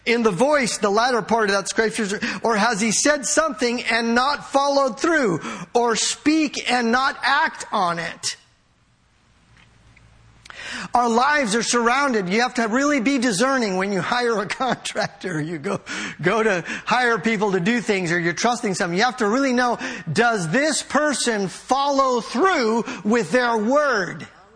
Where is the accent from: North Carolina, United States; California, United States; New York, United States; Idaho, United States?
California, United States; San Francisco; and I grew up in San Francisco in the public school district